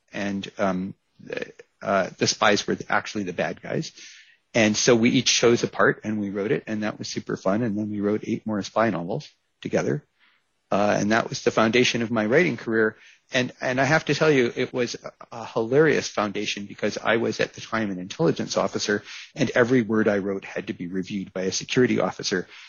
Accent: United States; I'm originally American.

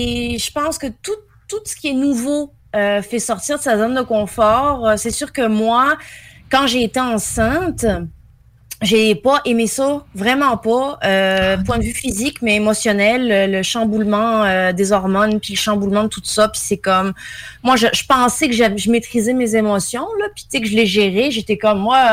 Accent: Provence-Alpes-Côte d'Azur, France; now in Canada; quand je suis arrivée au Québec, on s'entend, moi, je viens de la Côte d'Azur

